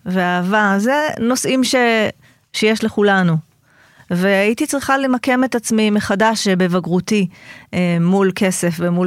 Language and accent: Hebrew; Savyon, Central District, Israel; גדלתי בסביון של פעם, לא היינו משפחה עשירה, מעשירי סביון.